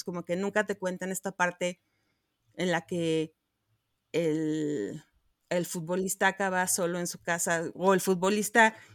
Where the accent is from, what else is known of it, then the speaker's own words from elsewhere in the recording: Mexico; como es el caso de nosotros que somos mexicanos